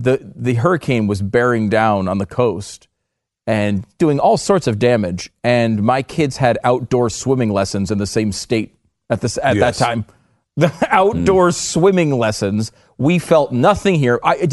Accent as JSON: {"language": "English", "region": "Northeast", "country": "United States", "tie": "born or raised there", "said": "I know growing up in the Northeast, cities are close to each other."}